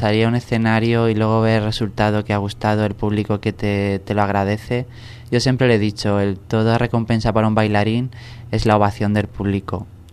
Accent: Spain; estoy deseando empezar a bailar, a estrenar y a ver España, a ver mi país, que es lo que quería.

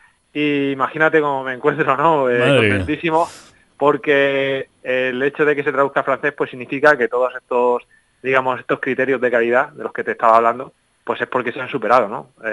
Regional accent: Jumilla, Region of Murcia, Spain; al final pues yo soy de Jumilla, ¿no?

